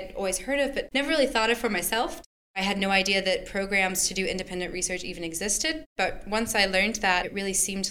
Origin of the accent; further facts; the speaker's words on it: United States; then also so much about myself as an American.